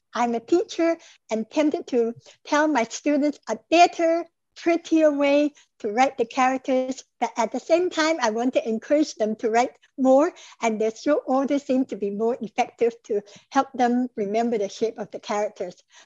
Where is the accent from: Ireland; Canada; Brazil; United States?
Canada; English is a second language; also born or lived in Vancouver; Since I come from Canada, I'm familiar with those for the same farm tool.